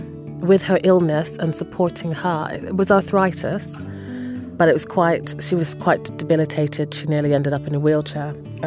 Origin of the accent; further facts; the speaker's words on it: Winnipeg, Manitoba, Canada; also born or lived in London, United Kingdom / Toronto / Montreal; and then I grew up in Winnipeg, Manitoba, which is a gorgeous flat prairie province in the centre of Canada.